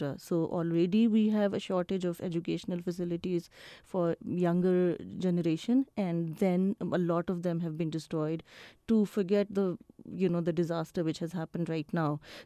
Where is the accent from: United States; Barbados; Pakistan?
Pakistan; Islamabad, Islamabad Capital Territory; English is a second language; I hail from Islamabad, but some of my own relatives are in southern Punjab